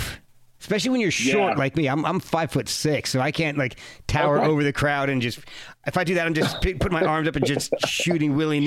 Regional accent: New Jersey, United States; because I grew up in New Jersey

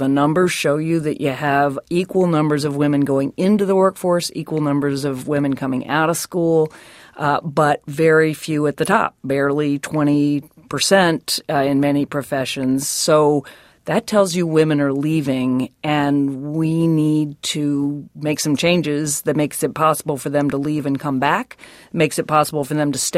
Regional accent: Virginia, United States; Remember, growing up in Virginia in the 60s and 70s, I didn't know a single woman doctor. Not one.

